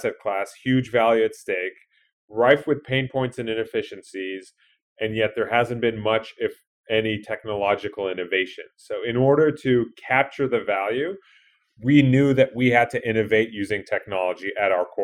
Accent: England, United Kingdom; moved away as an adult; now in United States; So you can't tell from my accent. My wife reminds me that I don't look or sound like James Bond, but I grew up in England, so I have that in common with him. But I came to the U.S. in college many moons ago

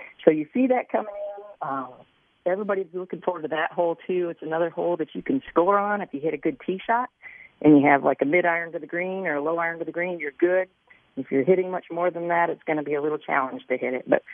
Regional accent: Iowa, United States; I'm actually originally from Iowa, so anything in that area, to me, is absolutely perfect.

